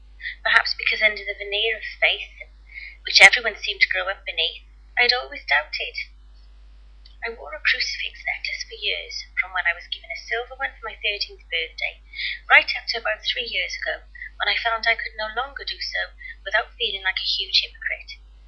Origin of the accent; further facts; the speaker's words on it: Wales, United Kingdom; Unavoidable, I'm afraid. We are Welsh.